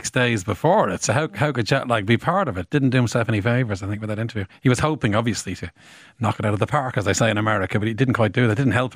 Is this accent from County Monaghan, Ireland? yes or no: no; Bray, County Wicklow, Ireland; He was from my hometown of Bray.